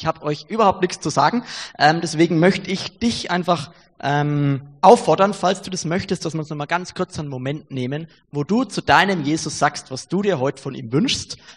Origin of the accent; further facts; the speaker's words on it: Rodenburg, Germany; Rodenburg, also ich komme aus Rodenburg, wissen ja einige vielleicht. Rodenburg ist relativ klein und Rodenburg ist ziemlich schön